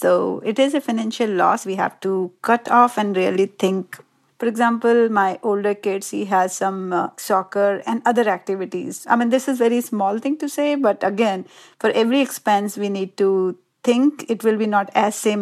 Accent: India; moved away as an adult; now in United States; I'm from India. I was living and working in Bangalore.

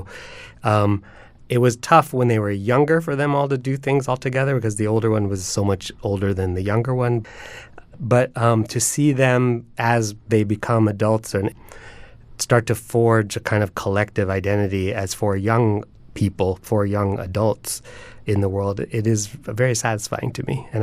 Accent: Columbia, Maryland, United States; And that when I grew up in Columbia, Maryland, there was this family.

